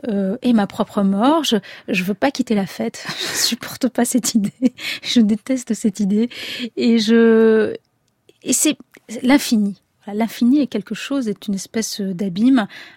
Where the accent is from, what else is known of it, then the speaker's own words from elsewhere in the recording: Algeria; Je viens d'Algérie.